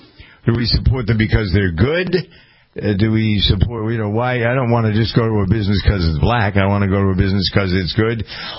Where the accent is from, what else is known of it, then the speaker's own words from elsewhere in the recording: Framingham, Massachusetts, United States; I know I can talk a big game about my hometown of Framingham, Massachusetts